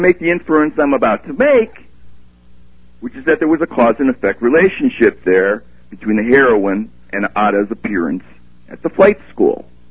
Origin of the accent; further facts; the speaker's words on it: California, United States; I'm from California. I love California. I'd like to be in California right now.